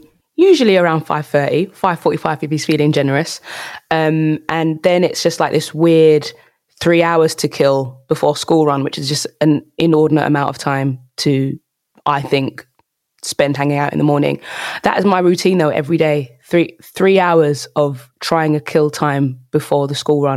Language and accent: English; London, United Kingdom; But I'm from South London. I'm the second of four kids to my mum and dad.